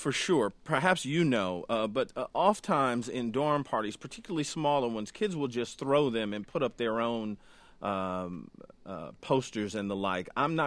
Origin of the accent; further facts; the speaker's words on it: Detroit, Michigan, United States; I'm in my hometown of Detroit this week